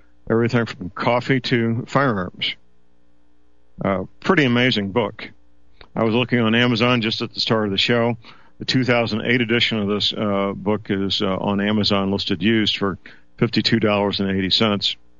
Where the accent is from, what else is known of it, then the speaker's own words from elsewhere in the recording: St. Louis, Missouri, United States; I know my hometown, Metropolitan St. Louis, has, I believe, 3, possibly 4.